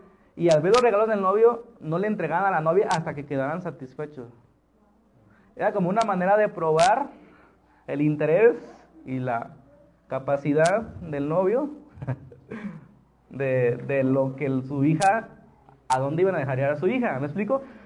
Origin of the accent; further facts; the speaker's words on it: Mexico; Suena raro para nosotros, que somos mexicanos